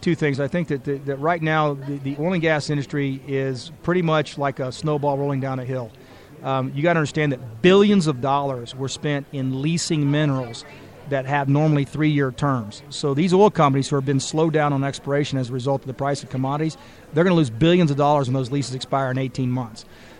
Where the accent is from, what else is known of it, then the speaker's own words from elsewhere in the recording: Texas, United States; I'm from Texas, and I want to be able to charge them $145 a barrel because they don't want to.